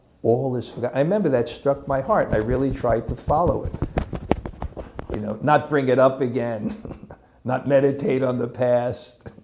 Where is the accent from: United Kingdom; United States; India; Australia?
India; I think one thing that helped me in my spiritual life was growing up in India. You can imagine, I went there in 1976, didn't know really anything